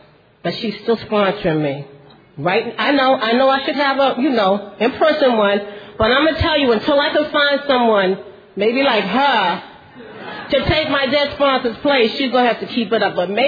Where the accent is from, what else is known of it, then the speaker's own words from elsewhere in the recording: Boston, Massachusetts, United States; I'm an addict. I'm from Boston, Massachusetts.